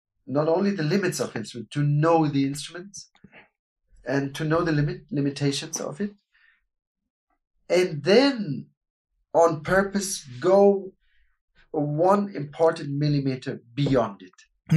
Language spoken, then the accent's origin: English; Munich, Bavaria, Germany; I am from Munich, and sitting in Munich, it would never, ever come to my mind that I would write Bavarian music.